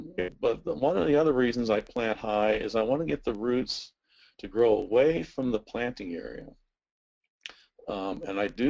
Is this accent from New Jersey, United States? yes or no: no; St. Louis, Missouri, United States; This is taken in my hometown in St. Louis, Missouri, and it seems to be a contest in St. Louis, at least.